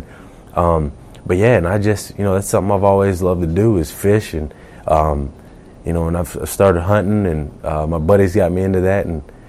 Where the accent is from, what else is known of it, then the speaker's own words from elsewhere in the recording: Florida, United States; now in Philadelphia, United States; That's the only thing I can say, because I'm born and raised in Florida, and, you know, when it's snowing outside and stuff like, yeah, I don't think I can ever get used to the snow and all that.